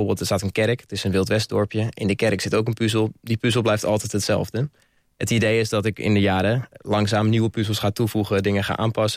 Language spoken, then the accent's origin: Dutch; Aalsmeer, North Holland, Netherlands; now in Delft, Netherlands; koos eigenlijk voor Delft, want daar woon ik. Maar in Delft was heel weinig te vinden en toen ben ik steeds verder gaan zoeken. En ik ben opgegroeid in Aalsmeer en ik ken hier nog heel veel mensen. Mijn ouders, mijn familie, maar ook vrienden.